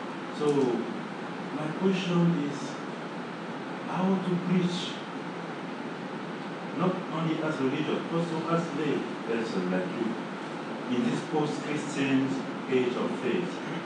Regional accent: United States; When I was growing up in the United States, our Catholic school system was vast

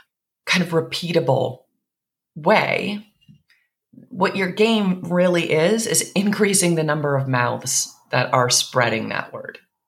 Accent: East Coast, United States; now in Portland, United States; And I'm originally from the East Coast. So like my very direct nature is sometimes a little off-putting for Portlanders.

